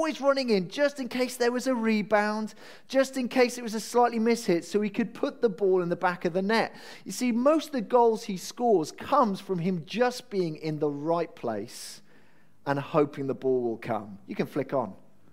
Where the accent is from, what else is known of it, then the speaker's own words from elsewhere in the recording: Wales, United Kingdom; I'm Welsh, and I like rugby